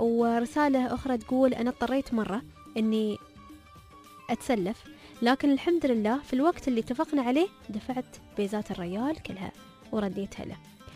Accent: United Arab Emirates; هني عندنا في الإمارات

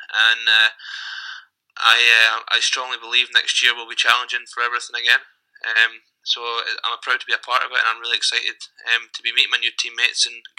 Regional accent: United Kingdom; As a British player, I said it last year, you have to up your game if you want to have a job

